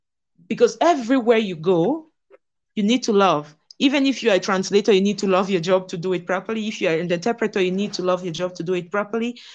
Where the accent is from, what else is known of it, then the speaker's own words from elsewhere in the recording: Côte d’Ivoire; first language French; English is a second language; So first of all, French is my first language. So I grew up learning it. I grew up in Cote d'Ivoire, so it's a Francophone country.